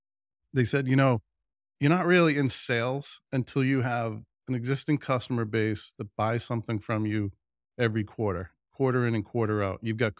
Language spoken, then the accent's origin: English; Boston, Massachusetts, United States; I grew up in Boston. EMC obviously headquartered in Hopkinton. I was right in their backyard.